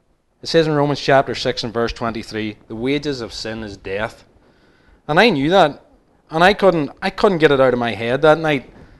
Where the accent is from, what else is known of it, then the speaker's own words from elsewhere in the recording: Lisburn, Northern Ireland, United Kingdom; born there; I was born in Lisburn, in Langham Valley Hospital. I was brought up in a Christian home.